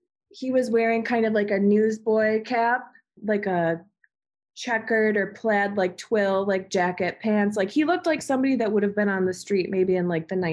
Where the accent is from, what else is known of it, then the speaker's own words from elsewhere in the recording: Amherst, New York, United States; So I grew up in Amherst, New York, which is like Western New York, a total opposite side of the state from New York City.